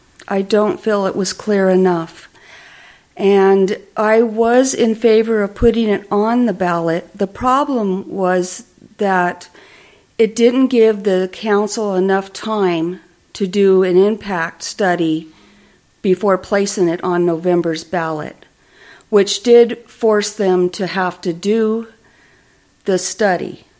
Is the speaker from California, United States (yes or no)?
yes; Santee, California, United States; I was born and raised in Santee. We had a little house on Mission Gorge Road.